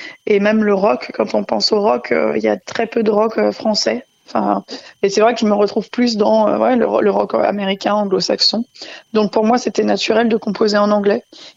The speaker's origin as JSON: {"language": "French", "country": "France", "tie": "born or raised there", "said": "mon père est anglais. Après, bon, je suis née en France. Je me considère comme française. Hein, j'ai toujours vécu en France"}